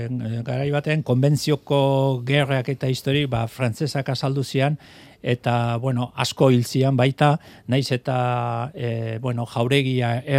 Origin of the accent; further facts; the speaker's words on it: Deba, Basque Country, Spain; born there; also born or lived in San Sebastián; ni Debarra naiz